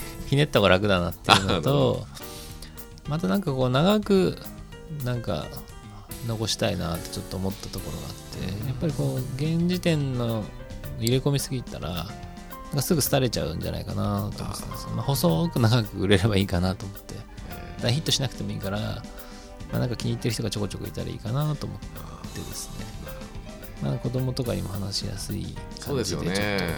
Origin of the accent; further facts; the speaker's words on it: Tokyo, Japan; born there; やっぱり僕は東京生まれ